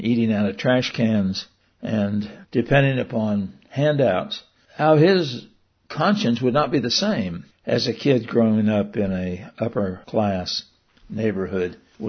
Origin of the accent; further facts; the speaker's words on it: United States; I'm an American. I believe very strongly in the United States of America.